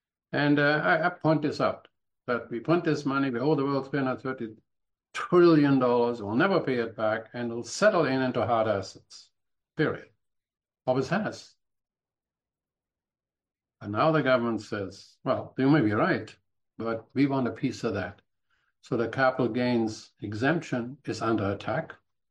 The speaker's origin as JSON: {"language": "English", "country": "Germany", "moved": "as an adult", "lives_now": "Canada", "said": "Now, when I came from Germany, this is not what we did. People rented."}